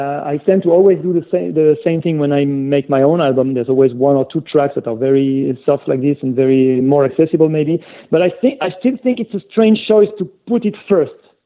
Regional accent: France; I grew up in France and I didn't know British history that much.

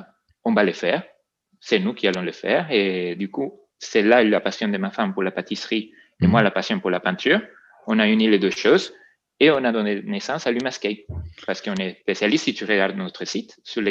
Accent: Venezuela; moved away as an adult; now in France; fait déjà un peu plus de 15 ans qu'on habite ici en France, même si le sang est toujours là. Mmh. Mais on, en fait, on est parti du Venezuela pour compléter, finir nos études ici.

